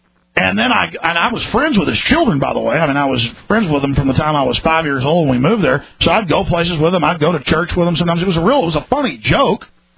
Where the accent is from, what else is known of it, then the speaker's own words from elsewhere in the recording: Dallas, Texas, United States; I grew up in Dallas, Texas. Okay, and I grew up in a nice upper middle class neighborhood.